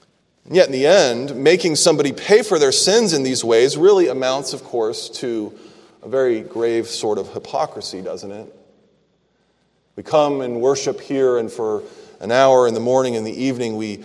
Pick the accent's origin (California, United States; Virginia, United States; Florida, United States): Florida, United States; Orlando; All right, well, I grew up in Orlando, Florida, so I think of Hammond as around here myself, but I'll learn.